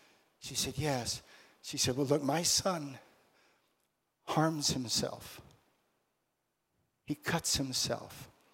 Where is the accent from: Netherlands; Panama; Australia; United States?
Australia; Now, I'm from Australia.